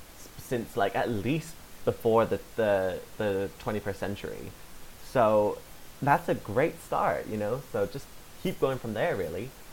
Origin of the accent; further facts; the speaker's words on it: Ireland; See, as an Irish person, I'm asking you to stop standing.